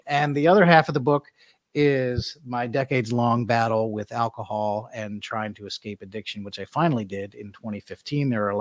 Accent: Philadelphia, Pennsylvania, United States; I want to start with something that happened in my hometown, Philadelphia.

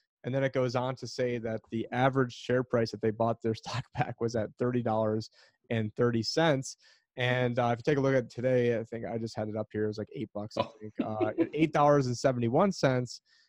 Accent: United States; I'm American

